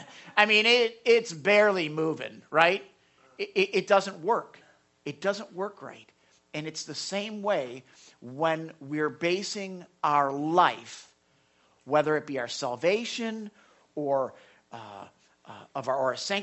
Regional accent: Florida, United States; Okay, now, you know, we're from Florida, so the biggest mountains we have are speed bumps.

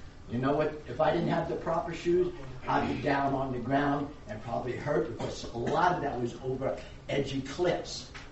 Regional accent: New York, United States; No, I'm from New York.

